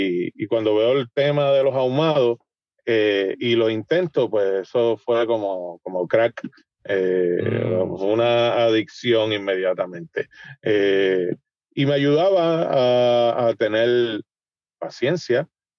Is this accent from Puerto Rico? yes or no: yes; Puerto Rico; como muchos puertorriqueños, ¿no? Que hacemos barbecue en nuestras casas.